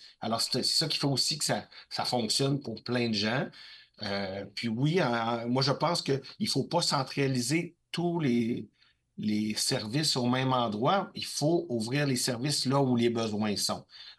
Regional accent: Baie-Saint-Paul, Quebec, Canada; Puis même, moi, je suis originaire de Baie-Saint-Paul. Alors, à Baie-Saint-Paul, t'sais, dans Charlevoix

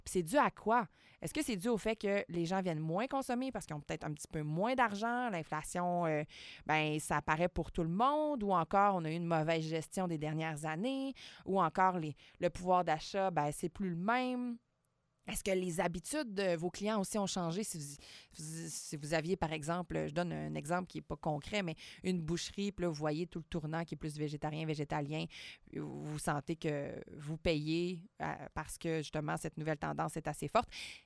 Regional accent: Quebec, Canada; ça ne vaut pas le prix qu'on a payé en tant que Québécois à travers les dernières années.

